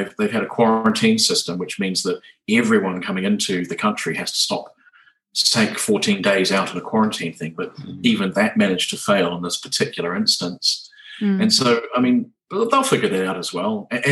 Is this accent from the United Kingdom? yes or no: no; New Zealand; I grew up in New Zealand, and I'm really, really proud to be a New Zealander, and I'm definitely going back.